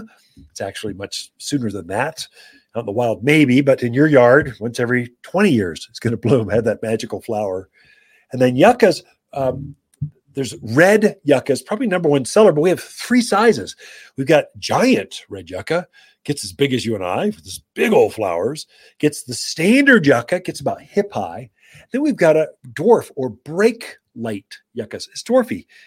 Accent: Arizona, United States; It's, look, I'm from Arizona. You can tell.

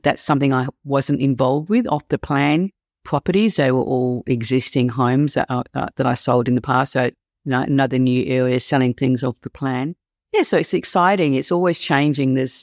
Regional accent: Adelaide, South Australia, Australia; I'm from Adelaide originally, South Australia. So I've got a bit of a soft spot for South Australia.

